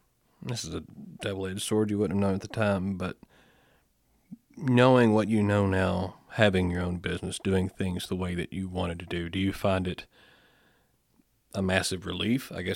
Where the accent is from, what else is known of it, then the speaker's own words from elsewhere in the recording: Morgantown, Kentucky, United States; which I'm from Morgantown, Butler County.